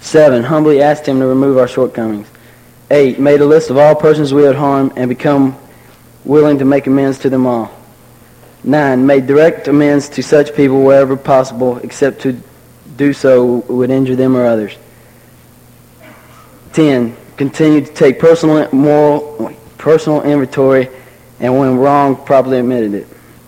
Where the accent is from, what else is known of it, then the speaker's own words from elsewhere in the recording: Lawrenceville, Georgia, United States; I'm from Alateen from Lawrenceville, Georgia.